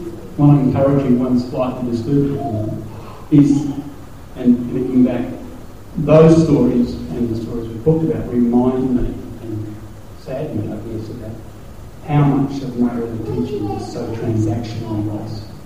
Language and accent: English; Australia; being Australian, being 21st century people